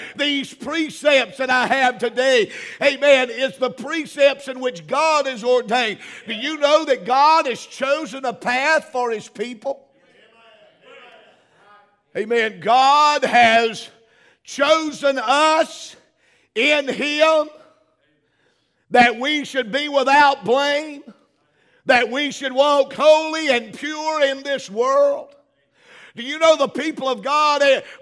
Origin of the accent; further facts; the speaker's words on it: United States; born there; Just because I was born in America didn't make me a Christian.